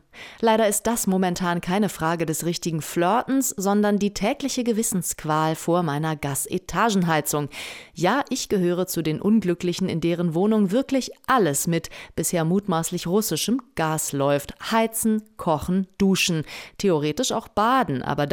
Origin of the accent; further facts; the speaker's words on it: Northern Germany, Germany; Dabei gehörte Heizen früher zum guten Ton, zumindest in Norddeutschland, wo ich herkomme.